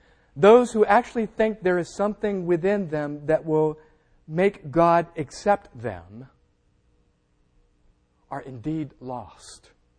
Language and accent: English; Massachusetts, United States; When we were growing up in Massachusetts, our church had an outdoor concert.